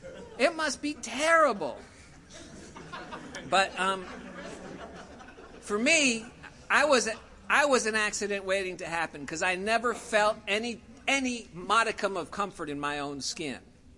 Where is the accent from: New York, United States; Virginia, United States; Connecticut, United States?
New York, United States; I'm from New York, and I used to think that I was so smooth that I could smoke on the way to school on the subway train.